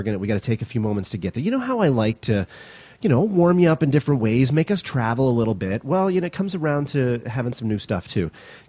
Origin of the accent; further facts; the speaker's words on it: Canada; Yes, I'm Canadian. I said Z.